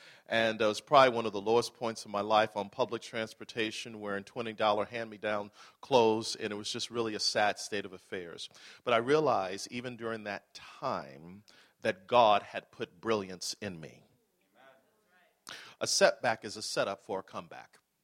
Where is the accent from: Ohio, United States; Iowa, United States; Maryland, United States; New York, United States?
New York, United States; Buffalo; moved away as an adult; I am originally from Buffalo, New York. Go Bills! This could be the year. But I left Buffalo about 27 years ago. Mom and Dad dropped me off at Morehouse College in Atlanta, Georgia.